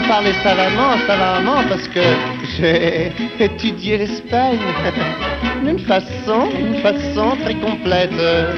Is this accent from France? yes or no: yes; France; Je suis français, moi, je suis français. Et j'aime pas beaucoup qu'on me prenne pour un russe, surtout quand je parle espagnol.